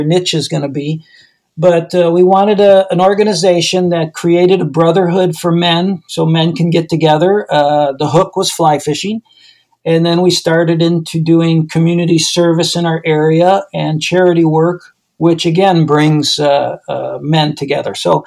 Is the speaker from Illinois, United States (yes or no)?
yes; Illinois, United States; now in St. Louis, United States; Well, I live in the St. Louis area now. I grew up in the Chicago area, and I've been a fisherman all my life.